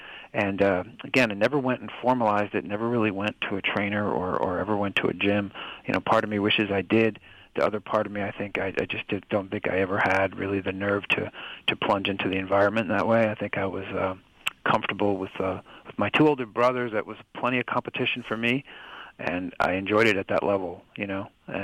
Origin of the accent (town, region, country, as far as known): Midwest, United States; born or raised there